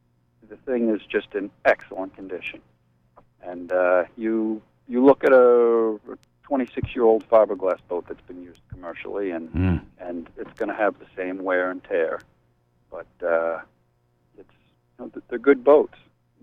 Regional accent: New York, United States; And I grew up on the Hudson River and did most of my boating at the Nyack Boat Club

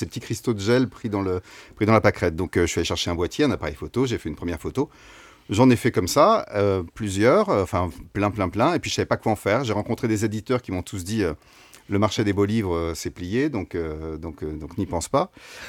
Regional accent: Île-de-France, France; Je suis parti de Seine-et-Marne où j'habitais quand j'étais enfant pour m'installer donc dans les Yvelines.

